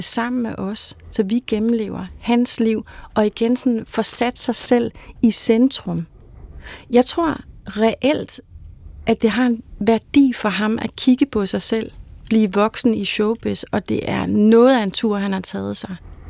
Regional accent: Dalum, Region of Southern Denmark, Denmark; som vi jo ikke lige møder i Kerteminde, hvor du er fra, eller i Dalum, hvor jeg er fra.

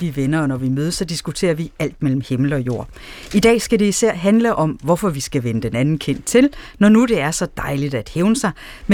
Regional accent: Risskov, Central Denmark Region, Denmark; Altså i Risskov, hvor jeg voksede op

